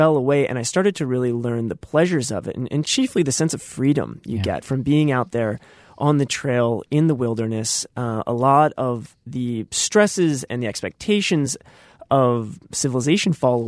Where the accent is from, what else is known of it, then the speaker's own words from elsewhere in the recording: Illinois, United States; I certainly didn't feel fixed to my hometown in Illinois, and I didn't feel fixed to my town where I went to college.